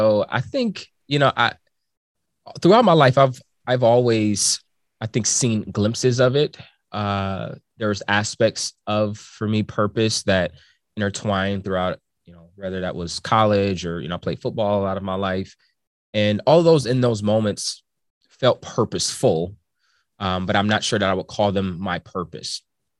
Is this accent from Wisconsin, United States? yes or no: no; Ohio, United States; moved away as an adult; we moved to California, which I was born and raised in Ohio. And so California was 2,600 miles away from everything that I had known.